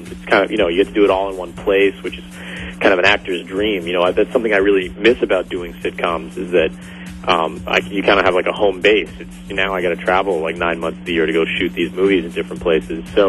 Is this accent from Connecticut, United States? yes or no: yes; Connecticut, United States; Well, you know, I'm from Connecticut, so I'm kind of from the east side there